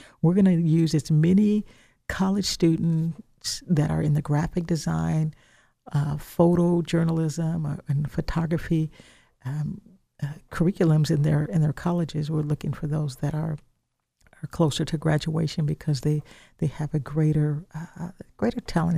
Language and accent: English; Midwest, United States; Like I said earlier, I'm from the Midwest, and so we didn't wait to buy an umbrella because thunderstorms are common in the Midwest.